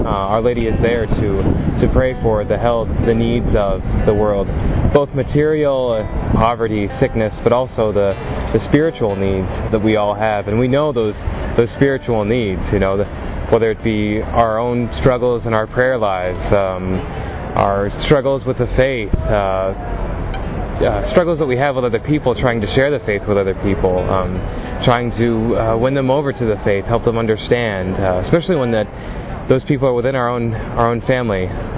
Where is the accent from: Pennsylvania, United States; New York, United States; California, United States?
California, United States; Oakland; I'm from Oakland, California in the United States of America. I'm 23 years old.